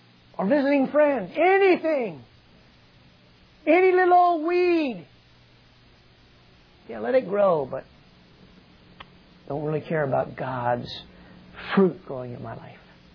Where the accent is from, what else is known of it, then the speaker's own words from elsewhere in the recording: Delaware, United States; Now, where I grew up in Delaware, it has to put up with a whole lot of cold.